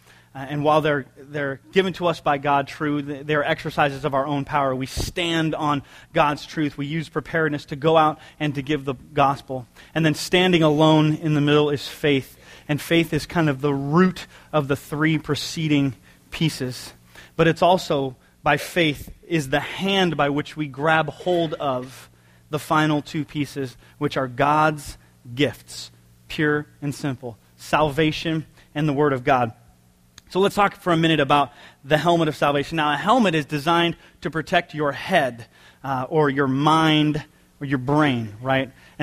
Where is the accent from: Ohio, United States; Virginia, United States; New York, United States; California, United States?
California, United States; San Jose; I grew up in San Jose now, and there's hills in San Jose.